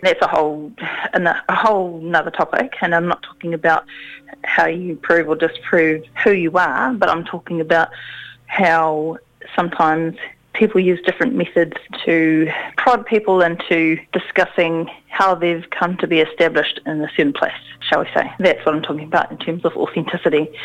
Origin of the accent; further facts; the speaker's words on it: Manurewa, Auckland, New Zealand; I'm from Rewa, you know, south side. I'm from Manirewa, grew up in places with people that a lot of mainstream New Zealand just doesn't identify with and doesn't allow for.